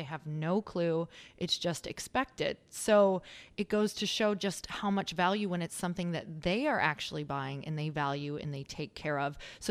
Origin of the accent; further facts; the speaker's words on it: Midwest, United States; now in Los Angeles, United States; So I come from the Midwest, and now being out